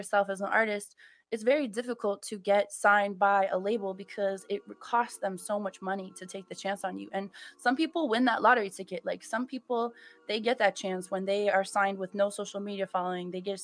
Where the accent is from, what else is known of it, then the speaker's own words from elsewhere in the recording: Toronto, Ontario, Canada; accent: Canadian; now in Los Angeles, United States; I was born and raised in Toronto. I'm a Canadian, in case you can't tell from the accent, although some people have told me that I've lost my accent while I've been in LA.